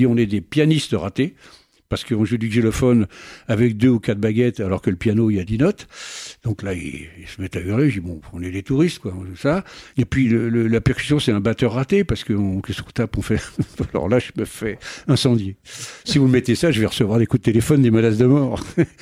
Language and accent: French; Paris, Île-de-France, France; born there; parce que moi je suis né à Paris